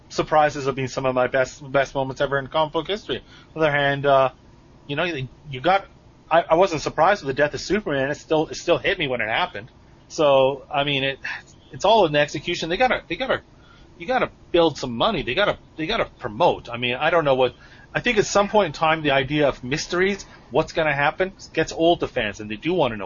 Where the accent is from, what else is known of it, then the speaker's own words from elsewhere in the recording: Canada; I'm Canadian.